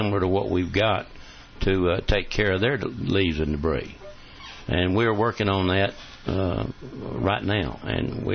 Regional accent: Chattanooga, Tennessee, United States; First off, let me tell you that I'm from Chattanooga, Tennessee.

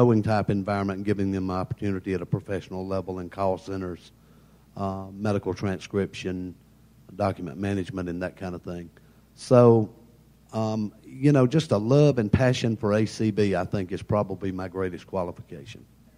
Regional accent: Talladega, Alabama, United States; from Talladega, Alabama.

